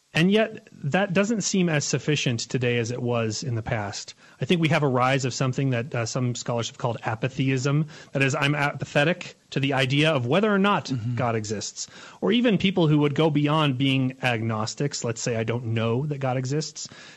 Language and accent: English; United States; while I'm obviously an American, I'm here in this culture, I love our culture